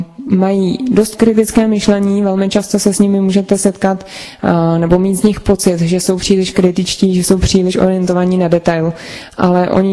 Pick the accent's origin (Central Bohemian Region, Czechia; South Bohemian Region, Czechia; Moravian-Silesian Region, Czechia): Central Bohemian Region, Czechia; pocházíme ze samoty z Úlesa, Orlí hnízdo se to jmenuje, z kousíček za Prahou.